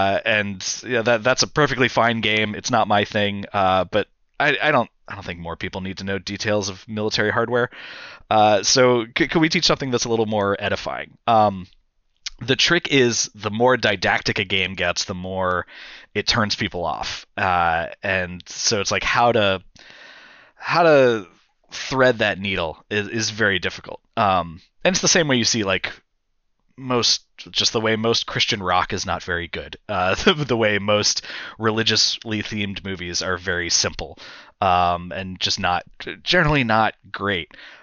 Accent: United States; but I couldn't myself go to Syria as an American.

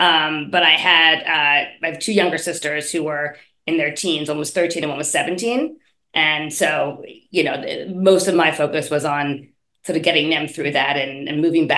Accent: Montreal, Quebec, Canada; We grew up in Montreal

